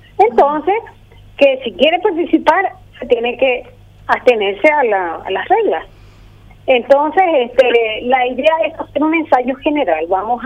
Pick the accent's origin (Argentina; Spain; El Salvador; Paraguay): Paraguay; Asunción; pues yo me crié un poquito con mi abuela, por eso que hablo así, pues soy de Asunción